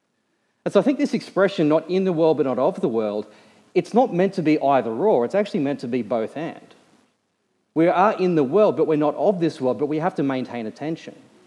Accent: Penrith, New South Wales, Australia; born there; accent: Australian; I mean, I was born in Penrith. I have an Australian accent.

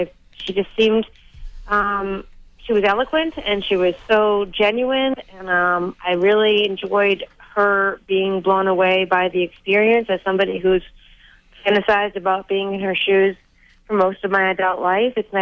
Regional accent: Boston, Massachusetts, United States; And I'm from Roslindale. I'm an old school Boston girl. I went to Boston Latin, went to BU. Those are my old school. I have a huge, my family and friends, that's where they are, you know?

